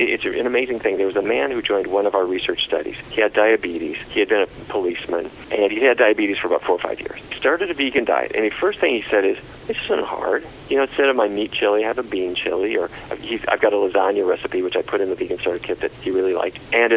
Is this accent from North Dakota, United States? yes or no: yes; Fargo, North Dakota, United States; when I was a kid growing up in Fargo, North Dakota